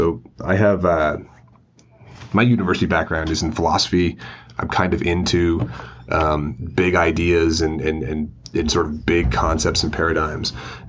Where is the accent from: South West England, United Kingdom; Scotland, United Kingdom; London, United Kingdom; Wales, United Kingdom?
South West England, United Kingdom; Bath; born there; also born or lived in Halifax; I was born in Bath, England, so I was in England for a while, and in Halifax, and, you know, various places.